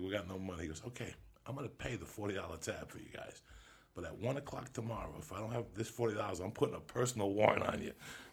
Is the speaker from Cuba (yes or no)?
yes; Cuba; now in United States; When I came from Cuba, I was a PAL guy.